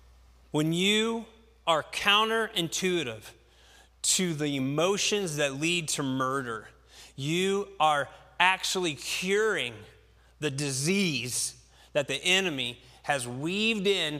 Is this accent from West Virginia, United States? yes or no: yes; West Virginia, United States; I'm from West Virginia, you know, I have a raccoon hat.